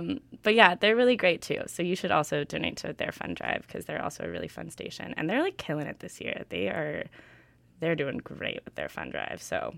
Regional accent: Winnipeg, Manitoba, Canada; I'm from Winnipeg and I don't let people forget it.

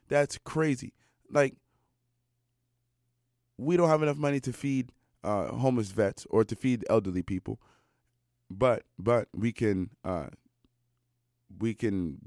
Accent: United States; now in Canada; You know, I'm American. While we're here in Canada, these things will, you know, certainly affect all of us.

